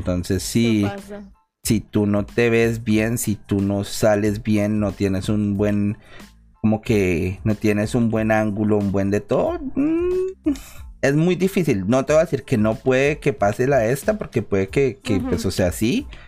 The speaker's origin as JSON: {"language": "Spanish", "country": "Colombia", "said": "nosotros que venimos de Latinoamérica, siempre la televisión fue como muy inalcanzable."}